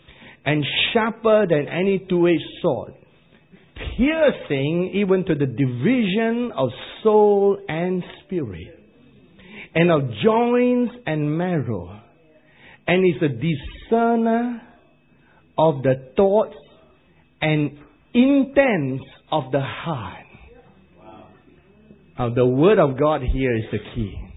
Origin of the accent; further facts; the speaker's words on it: England, United Kingdom; But I'm English.